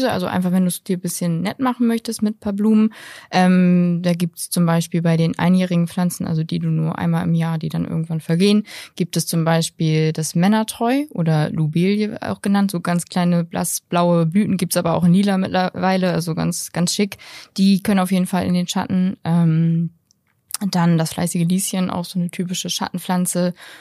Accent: Bremen, Germany; ich komme aus Bremen und bei uns sagt man irgendwie Grünmarkt.

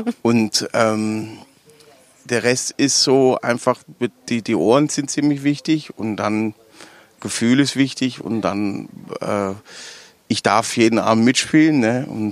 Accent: Baden-Württemberg, Germany; accent: Swabian; Du darfst bei uns in Baden-Württemberg darfst du nicht auf die Bühne gehen und Hochdeutsch sprechen. Alles schon gar nicht als Schwabe.

